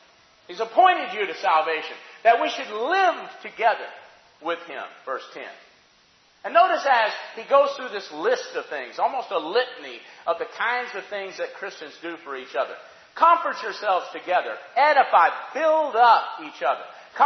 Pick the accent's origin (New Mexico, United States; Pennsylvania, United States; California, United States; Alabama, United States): Alabama, United States; Some of you came from halfway around the world, and I came from Alabama